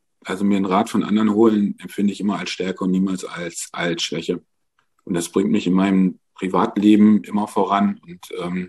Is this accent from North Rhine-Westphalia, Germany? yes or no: yes; North Rhine-Westphalia, Germany; aus meiner alten Heimat, aus Nordrhein-Westfalen